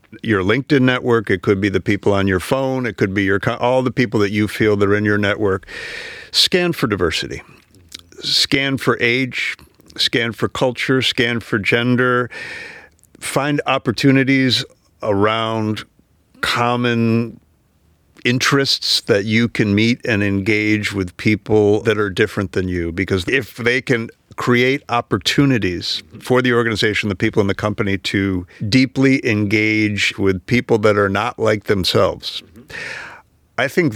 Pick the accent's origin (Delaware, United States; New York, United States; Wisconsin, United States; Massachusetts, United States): Massachusetts, United States; I was raised just outside of Boston. So we think in terms of sports.